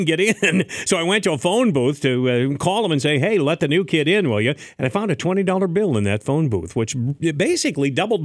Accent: Boyne City, Michigan, United States; also born or lived in Grand Rapids; Well, I moved to Boyne when I was, I think, 10 or 11.

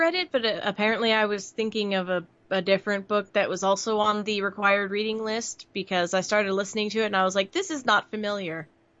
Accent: United States; BBC does amazing things that we don't hear about because we're from America.

